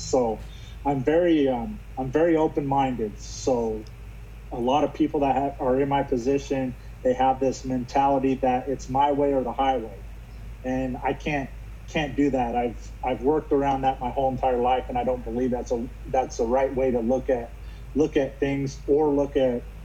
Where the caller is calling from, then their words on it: Loveland, Colorado, United States; I'm in a hotel in Loveland, Colorado right now.